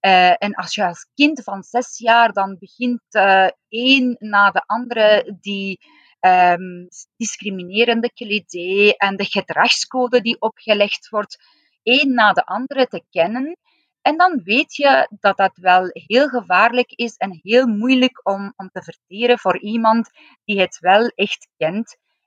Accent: Iran; Ik ben geboren en opgegroeid in Iran. En dat net na de revolutie, islamitische revolutie van 1979

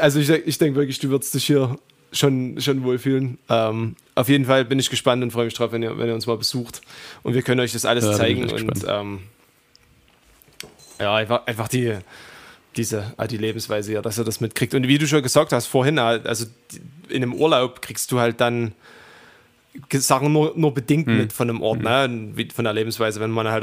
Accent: Saxony, Germany; ich weiß, dass ich das Vogtland immer meine dort sein wird, wo ich halt groß geworden bin, wo ich aufgewachsen bin, wo meine Wurzeln sind.

